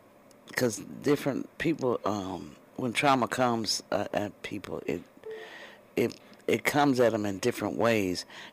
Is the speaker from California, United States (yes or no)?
no; Kansas, United States; Yeah, well, that certainly had to be eye opening, and I'm from Kansas. You can't get any whiter than that.